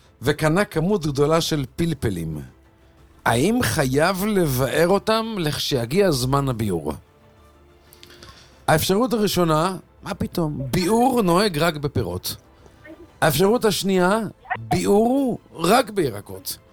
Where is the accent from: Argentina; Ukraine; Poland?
Poland; כפולני, אני אגיד לך מה, שאני בשבת, אני ספרתי את הצלחות